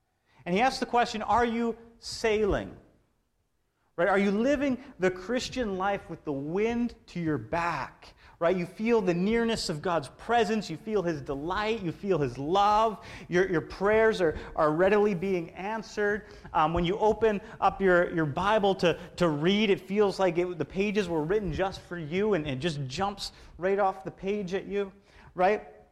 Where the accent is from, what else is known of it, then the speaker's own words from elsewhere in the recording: Alberta, Canada; I grew up in Alberta, and the four seasons in Alberta are a little different than the four seasons on the island, okay?